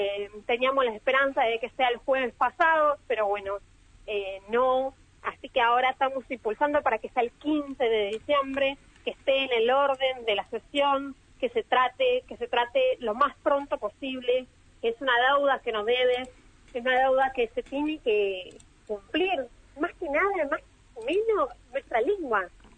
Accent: Entre Ríos, Argentina; now in La Plata, Argentina; Yo soy de Entre Ríos, pero vivo en La Plata.

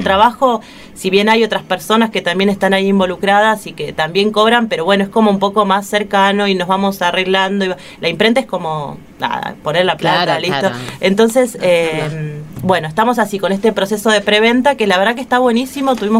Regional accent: Jujuy, Argentina; Bueno, yo me crié en el norte, en Jujuy, y parte de lo que soy tiene que ver con toda esa historia.

